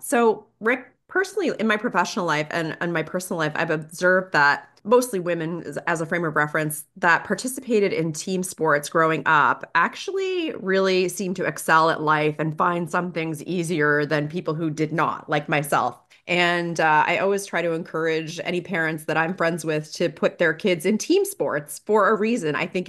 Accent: the Maritimes, Canada; we've already confessed that I'm from the Maritimes, so I'll give you a nautical analogy

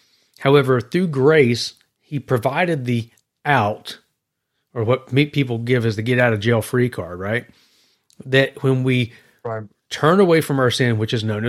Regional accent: Tennessee, United States; I thought you were going to start saying because I'm from Tennessee or something there.

